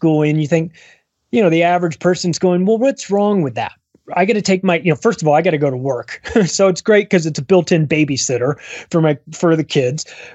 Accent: California, United States; I am from California, went through, you know, school in California, high school, college, and all of that.

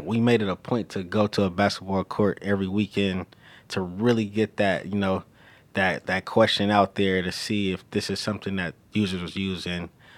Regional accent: Oakland, California, United States; Growing up in Oakland, everybody's a basketball guy.

